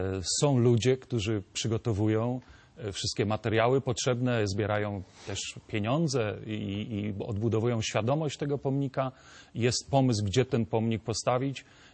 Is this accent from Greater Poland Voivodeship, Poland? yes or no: yes; Poznań, Greater Poland Voivodeship, Poland; szczególnie my poznaniacy.